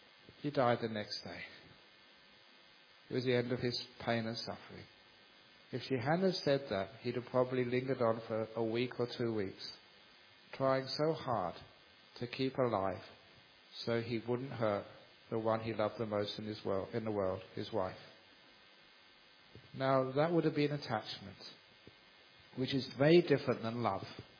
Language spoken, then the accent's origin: English; London, United Kingdom; As a young man, you know, growing up in London, it was in the 60s, used to see all these great concerts.